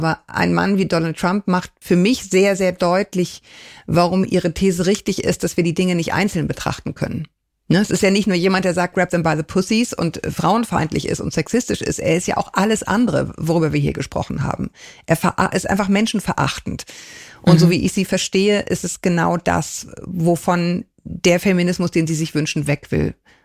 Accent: Germany; ich bin ja eine Deutsche

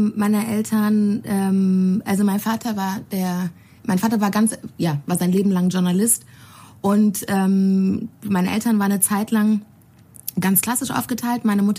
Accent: Bonn, North Rhine-Westphalia, Germany; Also, ich komme aus dem Rheinland, ich komme aus Bonn und ich habe mir aufgeschrieben, Akademikerhaushalt, zwei Geschwister.

